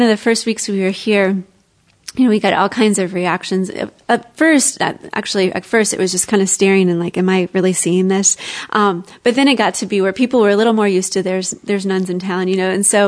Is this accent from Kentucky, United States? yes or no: yes; Kentucky, United States; You know, I grew up in Kentucky, so you kind of have that assumption